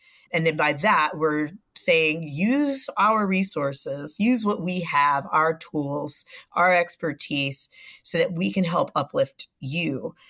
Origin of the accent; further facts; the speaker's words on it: San Diego, California, United States; Because I am from San Diego, and San Diego is a very, very diverse place, and it has, you know, some of the largest immigrant communities.